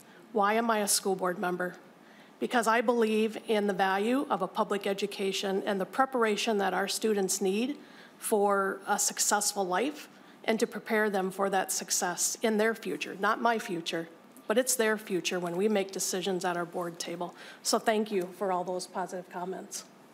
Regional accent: Ellsworth, Minnesota, United States; The needs of Shakopee are not the same as my hometown district of Ellsworth, which is in the far southwest corner of the state in a town of about 500 people.

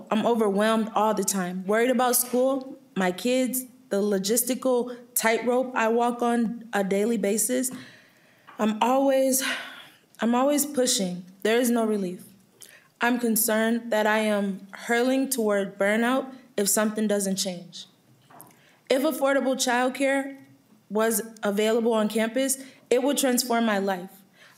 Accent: Minneapolis, Minnesota, United States; I am a first-generation college student, born and raised in Minneapolis and currently a student at Minneapolis Community Technical College.

